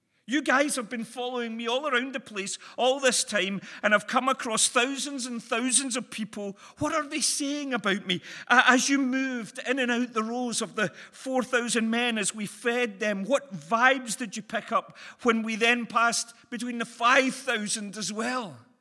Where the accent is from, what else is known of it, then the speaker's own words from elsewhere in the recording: Motherwell, Scotland, United Kingdom; Lanarkshire, I follow one of the smaller teams over that end of the country. Rangers. No. Motherwell, my hometown.